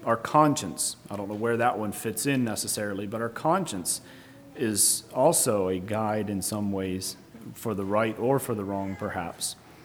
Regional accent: Pennsylvania, United States; now in Southern US; For instance, there's differences in culture between here and where I grew up in Pennsylvania.

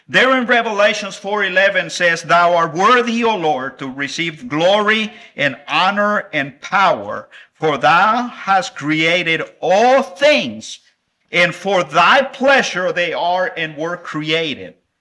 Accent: El Salvador; first language Spanish; English is a second language; Now, I told you all on Monday that I grew up in El Salvador. Spanish was my first language.

